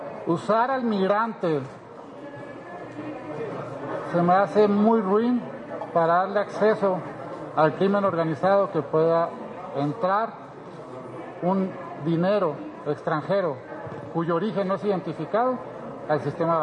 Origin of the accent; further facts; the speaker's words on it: Chihuahua, Mexico; Yo soy de Chihuahua.